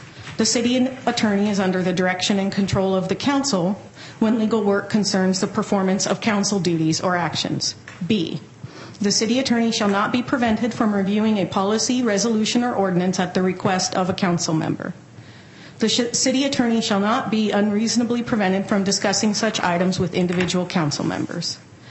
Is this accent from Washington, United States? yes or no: yes; Black Diamond, Washington, United States; born or raised there; now in Bellevue, United States